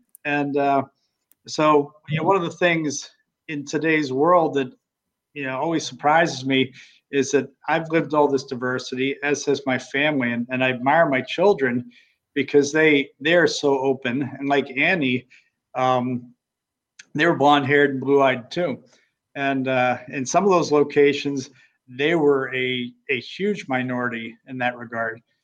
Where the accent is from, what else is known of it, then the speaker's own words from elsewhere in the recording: Pittsburgh, Pennsylvania, United States; For me, ironically, the furthest I made it from growing up in Pittsburgh as a child was to SeaWorld in Ohio, less than a few hours away.